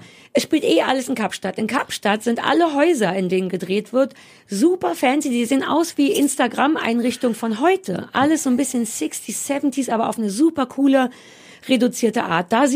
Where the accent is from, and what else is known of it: East Germany, Germany